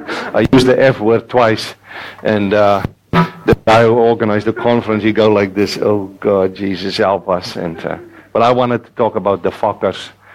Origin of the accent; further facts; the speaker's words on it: Northern Cape, South Africa; English is a second language; in the Makwa land, close to Springbok. How many of you know where that is? So I'm actually an Makwa lander, and therefore my accent is a little bit different. And so 20 years ago, I could not speak one word English.